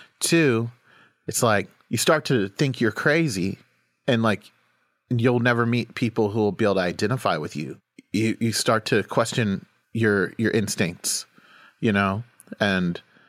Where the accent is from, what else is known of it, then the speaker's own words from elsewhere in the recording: Oklahoma, United States; You know, you grow up where I grew up in Oklahoma, where there was a lot of violence